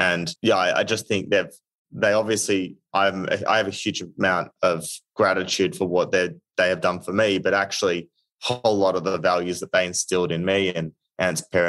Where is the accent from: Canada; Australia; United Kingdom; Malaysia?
Australia; now in United States; And I think actually like being Australian, you know, like I got here to America